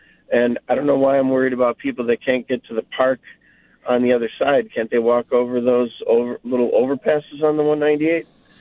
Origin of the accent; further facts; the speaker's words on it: Alden, New York, United States; growing up in Alden, Lancaster, we couldn't even get to the thruway unless you went out to Pembroke